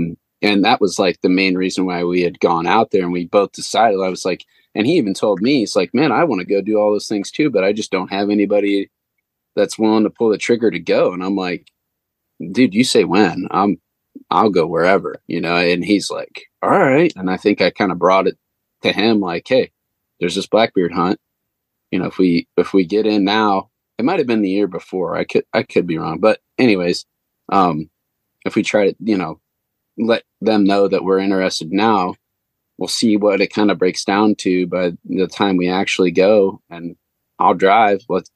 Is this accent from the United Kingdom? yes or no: no; Ohio, United States; And, you know, Eric's from Ohio. I'm from Ohio.